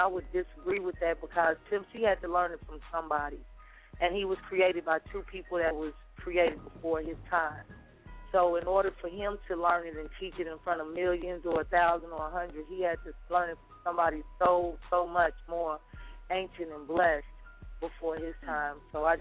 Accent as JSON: {"language": "English", "town": "Chicago", "region": "Illinois", "country": "United States", "lives_now": "Dallas, United States", "said": "so I'm from Chicago, but I live in Dallas."}